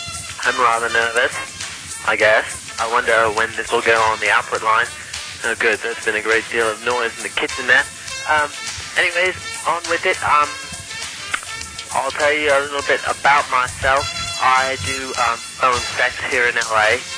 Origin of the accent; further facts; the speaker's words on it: Tarzana, California, United States; yes, I am from Tarzana, would you believe?